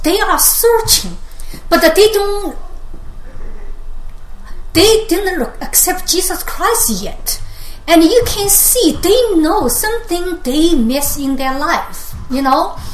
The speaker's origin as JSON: {"language": "English", "country": "United States", "said": "You know, I'm Asian. I'm Chinese American. I can understand a lot of Chinese people the way they are talking."}